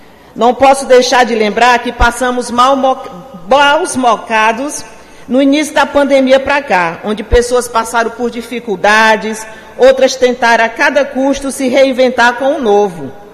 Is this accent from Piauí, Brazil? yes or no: yes; Guadalupe, Piauí, Brazil; also born or lived in Jerumenha; Sim, sou natural de Jerumenha, lugar onde eu tenho um enorme carinho. Trilhei meus primeiros passos em Guadalupe, onde tive uma infância maravilhosa, uma adolescência marcante